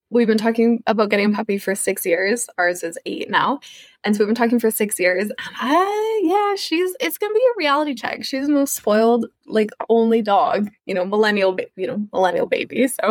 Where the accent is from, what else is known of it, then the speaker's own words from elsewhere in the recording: Nanaimo, British Columbia, Canada; moved away as an adult; now in Calgary, Canada; I'm actually born in Nanaimo, so raised on Vancouver Island. Yeah, I'm a BC girl. And my spouse and I left BC, I guess 2014, came to Alberta